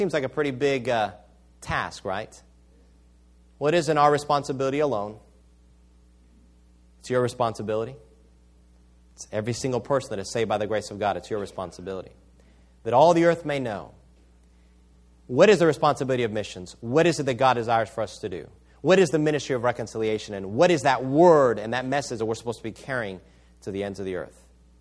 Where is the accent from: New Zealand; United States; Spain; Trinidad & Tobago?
Spain; I witnessed that firsthand growing up in Spain.